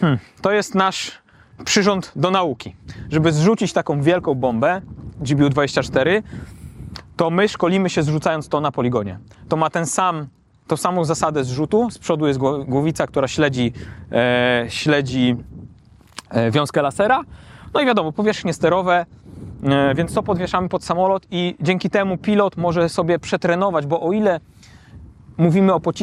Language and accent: Polish; Lublin Voivodeship, Poland; Ja pochodzę z miejscowości na Lubelszczyźnie, niedaleko Dęblina, w której zawsze latały samoloty.